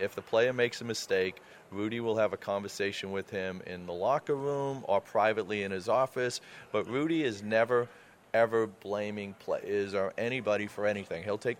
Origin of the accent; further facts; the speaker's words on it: Boston, Massachusetts, United States; So my family was 100% Italian, and I grew up in Boston in the North End, which was the largest Italian population.